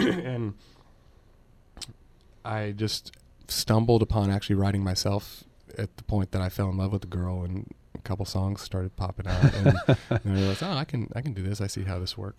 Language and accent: English; Austin, Texas, United States; I'm from Austin, Texas, originally, which not a whole lot of folks are actually from Austin.